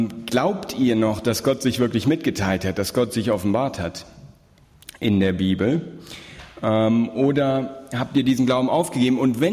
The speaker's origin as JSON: {"language": "German", "region": "North Rhine-Westphalia", "country": "Germany", "accent": "Rhenish", "said": "komme aus Bonn, vielleicht auch nicht ganz unwichtig, das noch zu erwähnen, dass man auch weiß, wo ich herkomme. Manche sagten mir schon, ich hätte ein bisschen rheinländischen Dialekt mitgebracht. Also das liegt wohl daran, studiere in Bonn seit 6 Jahren und komme aus der Region von Düsseldorf."}